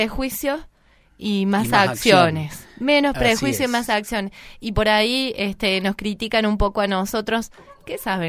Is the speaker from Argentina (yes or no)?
yes; Argentina; somos todos argentinos